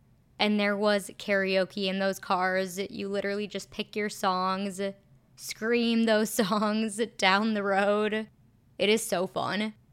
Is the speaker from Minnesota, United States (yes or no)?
yes; Minnesota, United States; But same with Minnesota. I love my hometown.